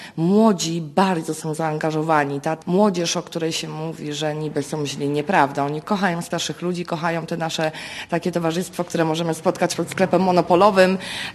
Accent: Gdańsk, Pomeranian Voivodeship, Poland; Mieszkam tutaj praktycznie od urodzenia, z małą przerwą 5-letnią tylko.

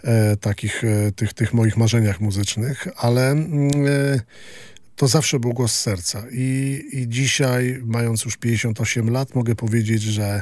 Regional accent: Gdańsk, Pomeranian Voivodeship, Poland; ja wychowywałem się na Przymorzu

